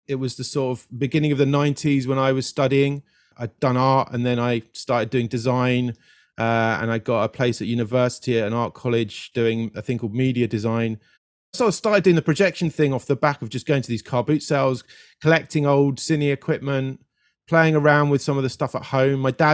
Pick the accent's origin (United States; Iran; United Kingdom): United Kingdom; London; So I grew up in London.